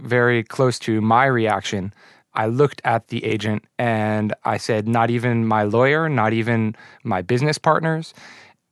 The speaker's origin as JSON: {"language": "English", "country": "United States", "said": "my feeling being I'm an American and I can always talk to an attorney and no one can tell me that I can't."}